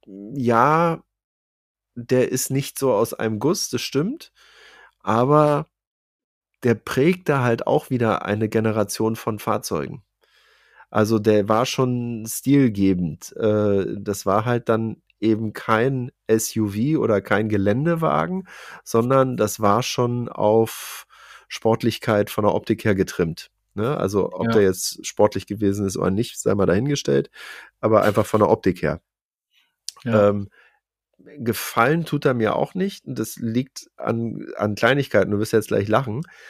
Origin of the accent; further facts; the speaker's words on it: Berlin, Germany; Ich bin Neuköllner, ich darf das sagen. Ich bin in Neukölln geboren.